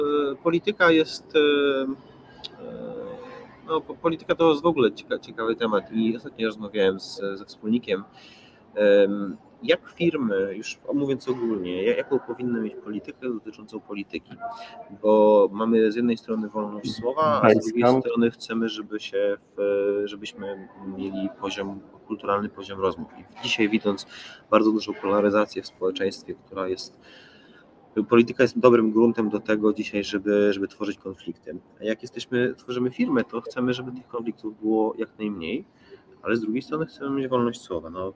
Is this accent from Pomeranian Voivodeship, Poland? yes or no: yes; Gdańsk, Pomeranian Voivodeship, Poland; mój wspólnik jest z Poznania, jestem z Gdańska